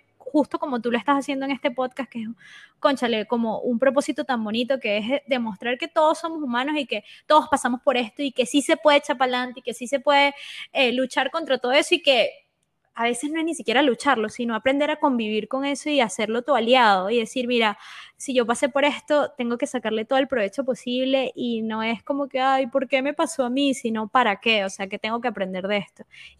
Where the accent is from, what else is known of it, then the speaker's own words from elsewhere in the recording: Barinas, Venezuela; now in Caracas, Venezuela; Yo soy de Barinas y mi familia está en Barinas